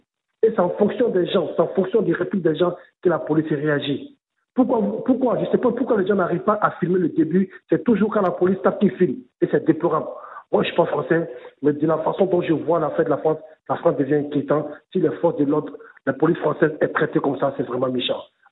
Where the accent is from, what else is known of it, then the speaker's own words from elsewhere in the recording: Côte d’Ivoire; même chez moi en Côte d'Ivoire